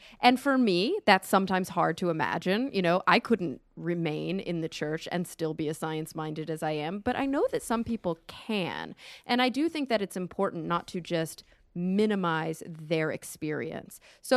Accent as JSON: {"language": "English", "region": "Texas", "country": "United States", "tie": "born or raised there", "also_born_or_lived": "New York / Los Angeles", "said": "You know, I grew up in Texas, so I knew like two Jews my whole childhood. But then when I moved to New York and then LA, I was like, oh, this is a thing."}